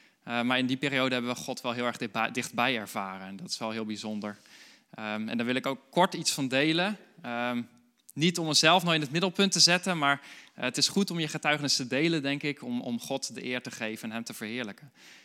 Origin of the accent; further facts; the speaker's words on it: Woerden, Utrecht, Netherlands; geboren en opgegroeid in Woerden. Ik weet niet of het bekend is, Woerden. Nou ja, ligt een beetje tussen Utrecht en Gouda in.